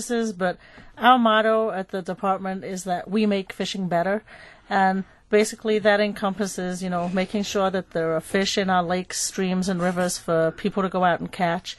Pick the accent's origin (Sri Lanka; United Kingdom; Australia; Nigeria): United Kingdom; England; moved away as an adult; now in United States; I'm actually originally from England.